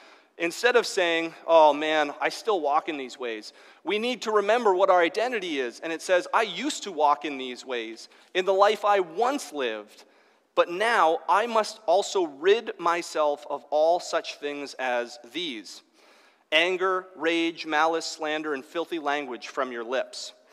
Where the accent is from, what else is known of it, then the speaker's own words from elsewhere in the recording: Newmarket, Ontario, Canada; I grew up in Newmarket.